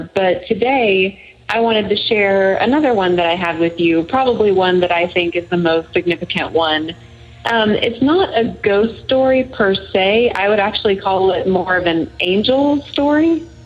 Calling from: Austin, Texas, United States; I'm calling from Austin, Texas.

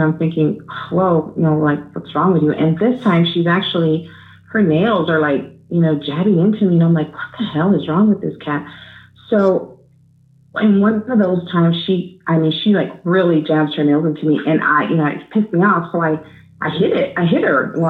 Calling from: El Paso, Texas, United States; I'm in El Paso, Texas.

